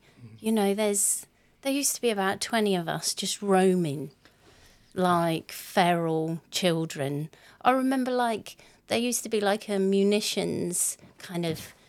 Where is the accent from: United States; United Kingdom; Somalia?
United Kingdom; also born or lived in Hong Kong; We lived there for a couple of years before we moved back to the UK.